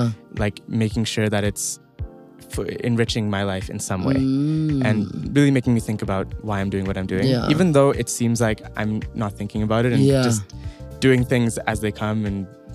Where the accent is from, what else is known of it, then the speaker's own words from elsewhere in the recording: Canada; moved away; every time I talk to people here, and I say I'm from Canada